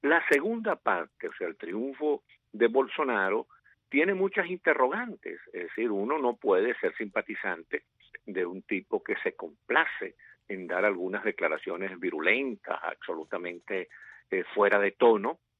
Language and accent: Spanish; Venezuela; sino como venezolano.